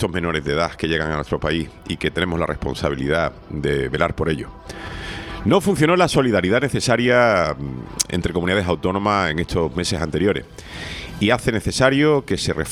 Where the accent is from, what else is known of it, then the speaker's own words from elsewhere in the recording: Spain; esta reunión ya de por sí nos debería dar vergüenza como españoles